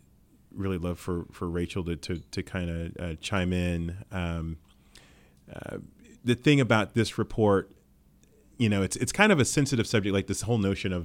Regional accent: Kansas, United States; Even as someone who was born and raised in Wyandotte County, I felt that way.

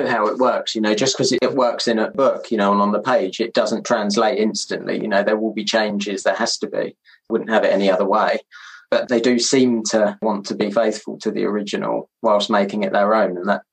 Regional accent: London, United Kingdom; And to me as well, growing up in London, it just seemed like this big open space.

